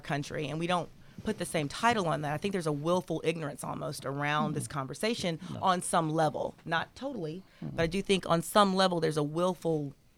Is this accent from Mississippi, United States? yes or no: yes; Mississippi, United States; I'm a Southerner from the state of Mississippi, and I'm actually from a recruited group of people because I'm an African-American